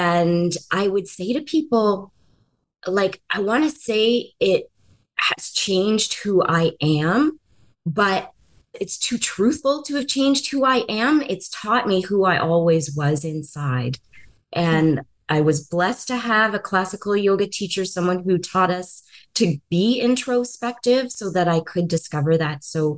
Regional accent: Brantford, Ontario, Canada; I'm currently in Brandon, Manitoba, although my hometown is Brantford, Ontario. I'm visiting family out here on the prairies.

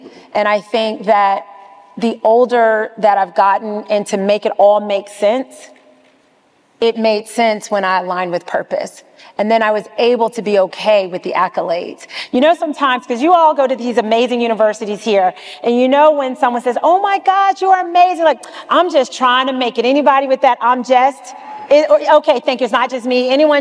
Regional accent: the South, United States; now in New York, United States; You know, I am from the South.

